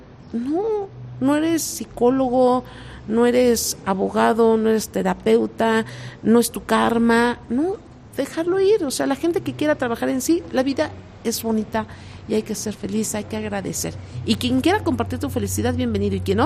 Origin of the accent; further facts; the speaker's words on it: Jiquipilco, State of Mexico, Mexico; Quiero decirte que en mi tierra, en Jiquipilco, todavía nos saludamos, nos damos los buenos días.